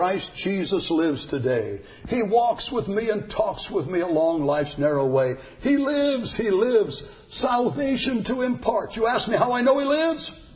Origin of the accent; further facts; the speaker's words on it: California, United States; I'm from California, you see. And California, no deacon could smoke in the church.